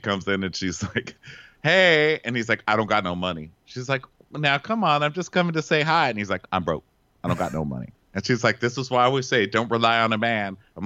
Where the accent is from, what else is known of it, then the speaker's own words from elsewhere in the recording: El Paso, Texas, United States; I mean, I'm half Lebanese and half white, and I grew up in El Paso, Texas.